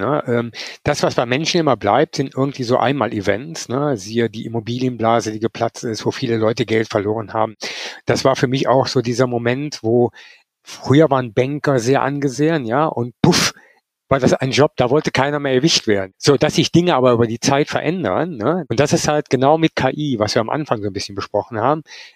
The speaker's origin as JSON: {"language": "German", "town": "Cologne", "region": "North Rhine-Westphalia", "country": "Germany", "said": "ich komme zwar aus Köln"}